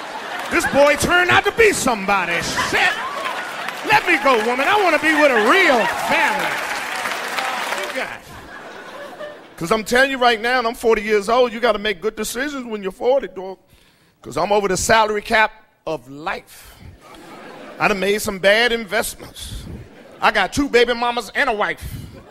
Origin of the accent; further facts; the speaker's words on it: Washington, District of Columbia, United States; now in Los Angeles, United States; Hey, I'm from Washington, D.C. I'm just letting y'all know I live in L.A. right now, home of the fakers.